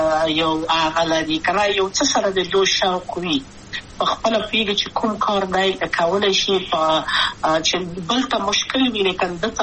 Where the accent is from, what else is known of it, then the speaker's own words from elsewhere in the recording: Kabul, Afghanistan; also born or lived in Wardak; زه خو اصلا د وردګو ولایت یم، د پلار مې د وردګو ولایت ته خلیګان سره کې دلې د کابل په تختپل سیمه کې یم، او لویا شویم کابل کې